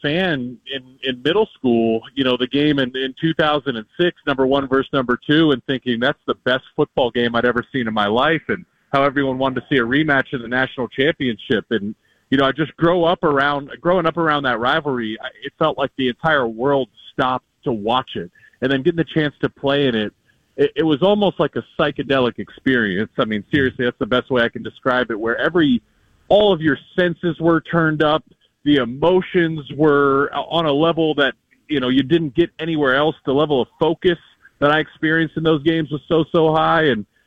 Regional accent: Columbus, Ohio, United States; No, I grew up in Columbus. Actually, I grew up literally about 15 minutes from campus.

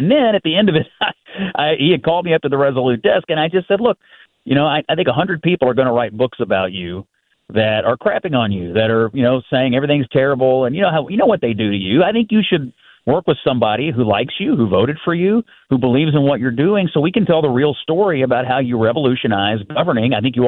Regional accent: Kentucky, United States; I'm from Western Kentucky, but St. Louis is where my heart is because of the Cardinals

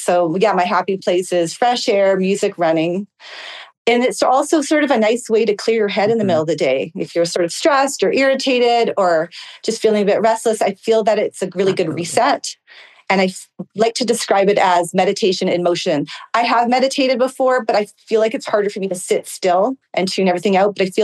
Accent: Israel; And I said to her, oh, I'm from Israel.

